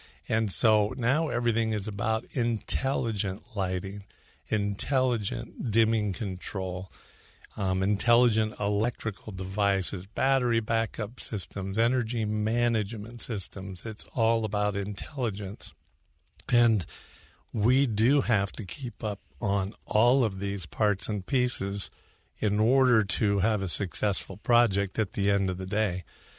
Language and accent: English; California, United States; now in Utah, United States; It was I never thought, so I'm a Californian, and a lot of people, you know, take a little bit nervous about, oh, no, not another California.